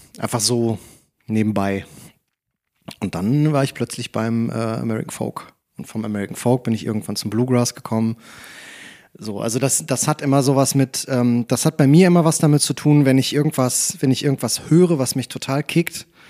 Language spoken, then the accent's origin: German; Menden, North Rhine-Westphalia, Germany; Nein, ich bin im Sauerland quasi groß geworden.